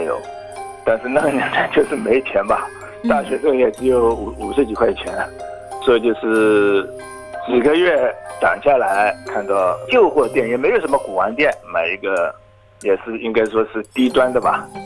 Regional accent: Shanghai, China; now in Australia; 我是来自上海的

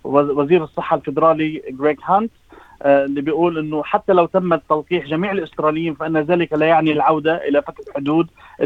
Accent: Lebanon; الضوء الأحمر اللي هي بلادنا لبنان

